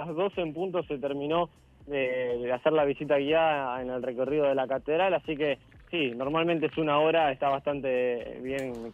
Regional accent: Rosario, Santa Fe, Argentina; uno como rosarino vivió toda la vida aquí, conoce un poco la catedral

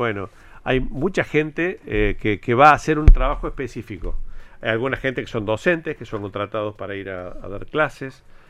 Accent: Argentina; Estos somos los argentinos.

